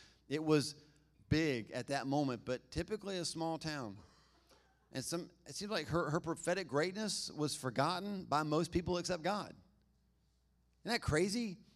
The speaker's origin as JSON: {"language": "English", "town": "Albemarle", "country": "United States", "tie": "born or raised there", "said": "I'm from here. I mean, I'm from Albemarle. I moved here in the first grade. Does that make me from here? Been here long enough."}